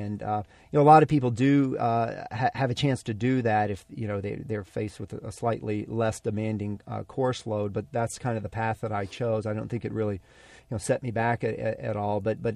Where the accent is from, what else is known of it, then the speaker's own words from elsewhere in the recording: Houston, Texas, United States; Yeah, I was an undergraduate at University of Texas at Austin. I grew up in Houston.